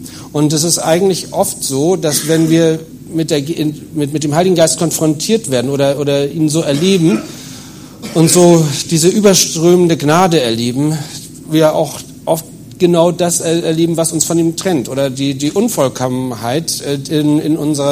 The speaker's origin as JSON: {"language": "German", "region": "Hamburg", "country": "Germany", "said": "ich komme aus Hamburg"}